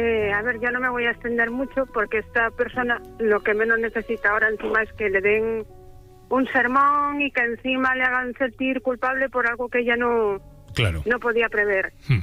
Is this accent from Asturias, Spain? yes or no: yes; Asturias, Spain; Asturiana.